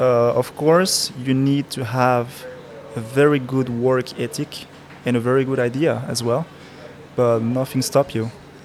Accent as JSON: {"language": "English", "country": "Cameroon", "said": "Like, as I said, I'm from Cameroon, so I know what is it to save things or to not have everything that you want."}